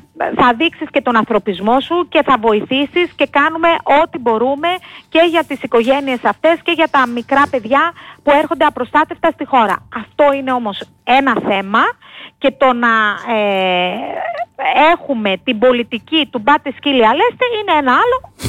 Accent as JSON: {"language": "Greek", "region": "Crete", "country": "Greece", "said": "στην πατρίδα μας και στην ιδιαίτερη πατρίδα μου την Κρήτη"}